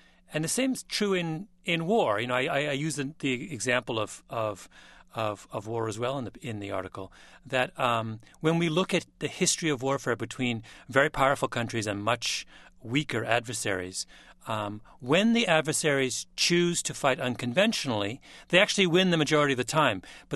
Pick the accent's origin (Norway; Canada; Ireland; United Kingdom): United Kingdom; England; I say this as a, you know, I'm an Englishman, so my sympathies are with the other side.